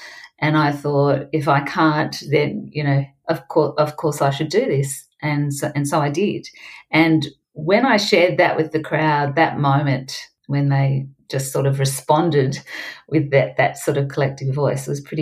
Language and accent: English; Melbourne, Victoria, Australia; arriving there and seeing it was the Melbourne rally, just to see my hometown just covered in a sea of black